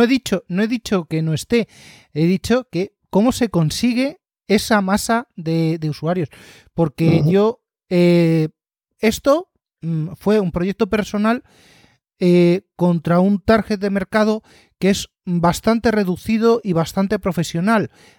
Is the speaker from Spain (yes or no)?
yes; Madrid, Community of Madrid, Spain; somos tres de Madrid